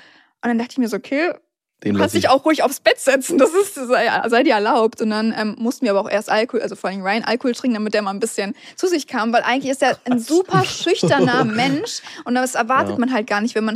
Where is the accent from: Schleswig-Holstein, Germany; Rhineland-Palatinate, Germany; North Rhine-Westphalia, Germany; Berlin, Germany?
Rhineland-Palatinate, Germany; Koblenz; Ich komme halt eigentlich aus Koblenz, also hier aus der Ecke